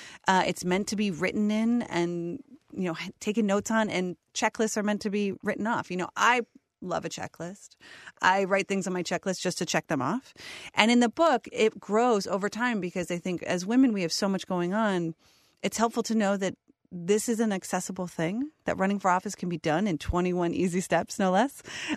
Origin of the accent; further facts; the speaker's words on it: Ohio, United States; now in Washington, D.C., United States; currently living in Washington, D.C. I was born and raised here in Ohio.